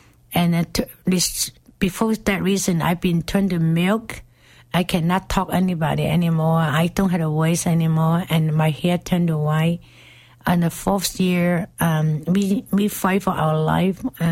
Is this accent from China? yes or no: yes; China; Well, I was born in China. I was suffered a great time in my youth group, a youth time from age of 7 to 11, that period of time.